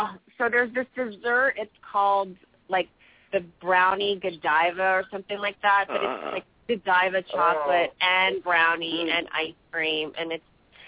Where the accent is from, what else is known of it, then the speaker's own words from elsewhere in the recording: Canada; now in Los Angeles, United States; I was constantly going to Canada to shoot because, as you guys know, I'm Canadian